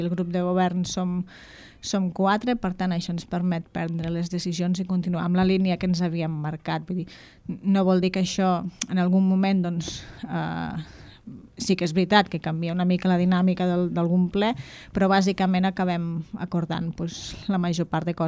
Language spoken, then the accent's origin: Catalan; Catalonia, Spain; Nosaltres considerem des d'allà com a poble que som, com a territori, i també com a catalans que ens sentim, no?